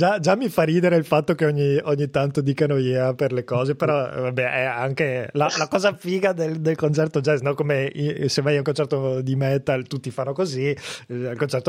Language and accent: Italian; Padua, Veneto, Italy; Perché io sono di Padova